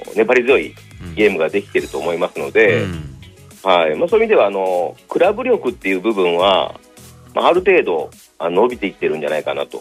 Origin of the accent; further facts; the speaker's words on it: Yamaguchi, Japan; あの私も山口出身なので